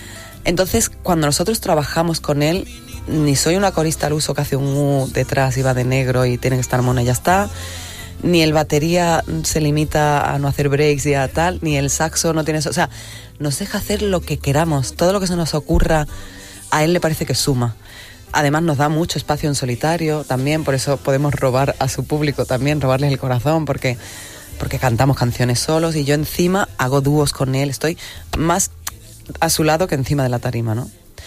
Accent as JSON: {"language": "Spanish", "town": "Huelva", "region": "Andalusia", "country": "Spain", "said": "Yo soy de Huelva. He perdido el acento, pero si hablo con mi madre 10 minutos, lo recupero."}